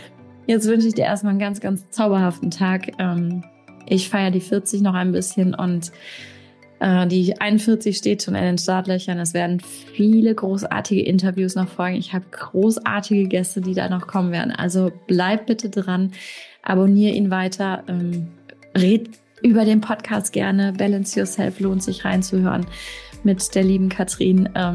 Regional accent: Rhineland, Germany; Ich komme aus dem Rheinland.

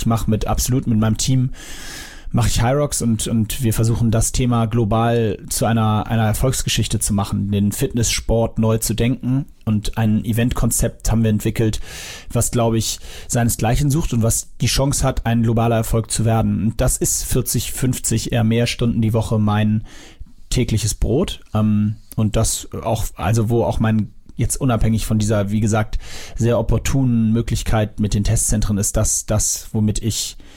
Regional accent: Sylt, Schleswig-Holstein, Germany; Ich bin auf Sylt aufgewachsen quasi.

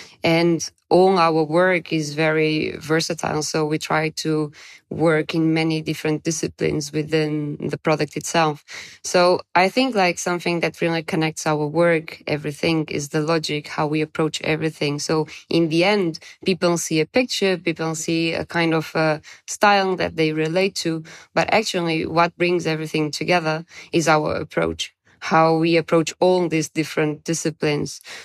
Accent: Bavaria, Germany; accent: Bavarian; if I try to say something in German in Hamburg, let's say, they do understand my Bavarian accent.

